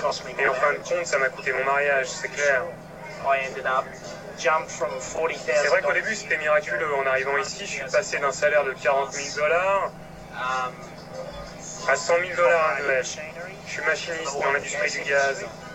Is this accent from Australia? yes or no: yes; Queensland, Australia; Ce n'est pas comme chez moi, dans le Queensland, où je peux me permettre d'aborder une tablée de filles et d'entamer la conversation